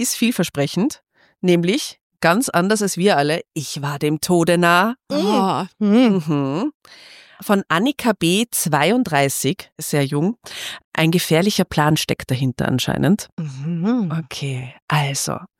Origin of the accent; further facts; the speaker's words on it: Seefeld, Tyrol, Austria; wenn ich in meinem Heimatort Seefeld in Tirol aussteige und zum ersten Mal einatme.